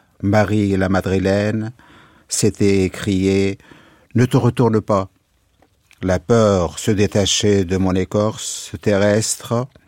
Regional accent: Syria; born there; et puisque je suis né en Syrie, alors je vais le lire

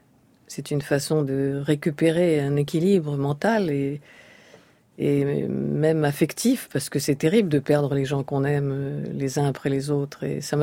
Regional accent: France; born there; first language Russian; c'est ma culture, la culture russe. Bien que je sois née en France et française, naturellement, de culture aussi

